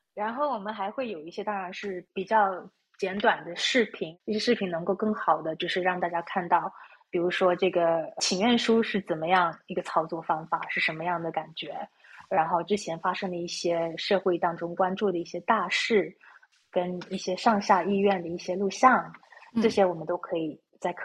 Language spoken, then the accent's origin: Chinese; Australia; 我是从小在澳大利亚长大的华裔澳大利亚人